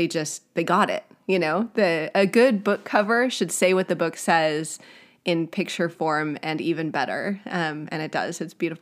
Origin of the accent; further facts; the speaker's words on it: Wisconsin, United States; moved away; I grew up in Wisconsin, and now we're raising these three kids in Southern California